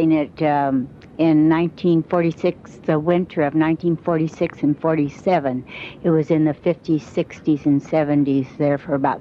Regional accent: Houston, Texas, United States; also born or lived in Galveston; now in Alaska, United States; I came from Houston, Texas. I had lived prior to Houston in Galveston, Texas, where my oldest daughter was born.

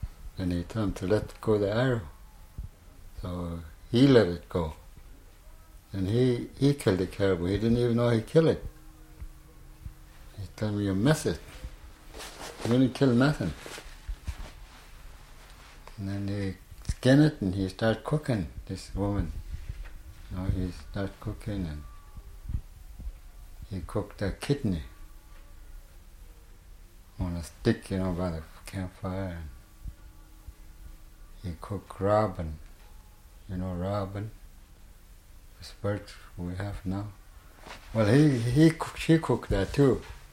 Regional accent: Nenana, Alaska, United States; moved away as an adult; now in Minto, United States; Oh, I don't know. I was raised in Nenana.

